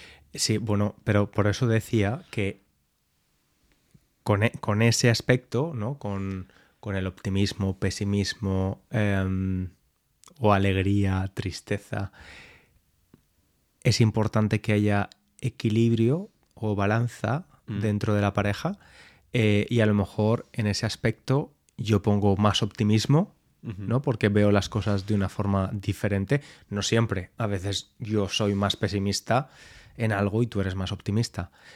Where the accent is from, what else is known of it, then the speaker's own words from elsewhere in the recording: Spain; Yo soy español, soy más emocional.